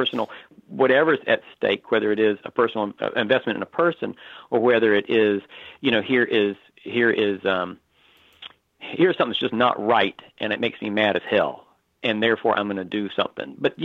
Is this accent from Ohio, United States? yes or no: no; North Carolina, United States; I mean, I, like I said, I grew up in North Carolina. I spent a lot of time on the coast.